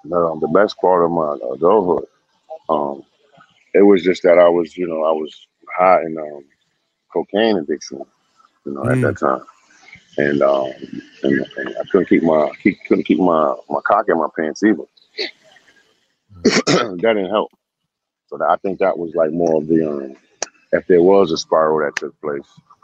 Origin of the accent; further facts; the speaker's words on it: Queens, New York, United States; Well, I'm from South Jamaica, Queens, right side of Van Wyck Boulevard, Linden Boulevard, 131st Street, you know, like a Jamaica Avenue, Sneaker Kid, coming up, Coliseum Mall.